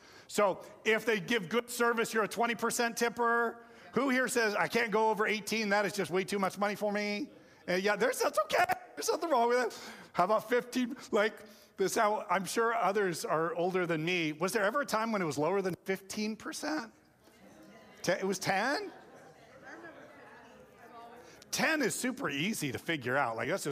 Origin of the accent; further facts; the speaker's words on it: United States; So, but it was very hard for me, even as American, because let me tell you, some of the service we got overseas was really fantastic.